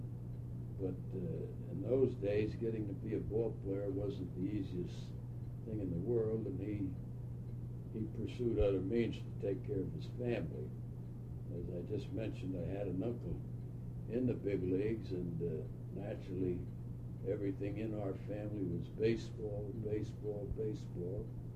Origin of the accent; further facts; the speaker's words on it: Kearny, New Jersey, United States; born there; I was born in Kearney, New Jersey, August 9th, 1913.